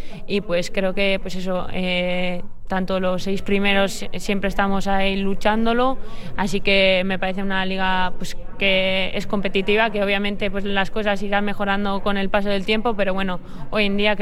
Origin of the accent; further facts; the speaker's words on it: Busturia, Basque Country, Spain; mi hermano jugaba en el club de mi pueblo, que es Busturia